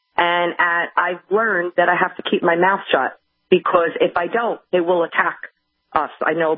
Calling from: New York, United States; I'm calling from New York, okay? I live in a suburb outside of New York.

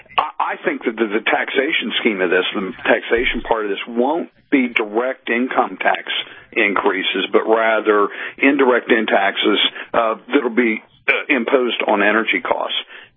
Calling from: Pennsylvania, United States; I'm calling you from Pennsylvania today and talking from Pennsylvania

